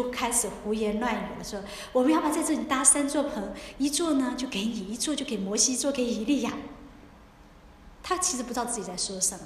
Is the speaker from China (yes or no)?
yes; China; 我们中国人常有一句古话叫什么